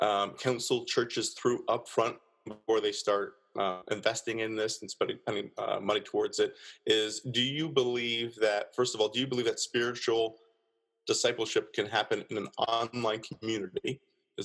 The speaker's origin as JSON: {"language": "English", "country": "Canada", "said": "Yeah, so you'll hear some outs and abouts. Yeah. My accent at this point, because I've been bumped around a bit, is a little bit muddied, and I'm a bit of a mutt when it comes to my accent"}